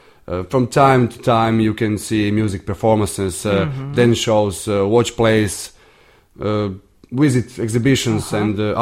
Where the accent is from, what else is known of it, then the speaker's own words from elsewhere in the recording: Pula, Istria County, Croatia; Yes, I was born in Pula, did all of my schooling here, and I also work here.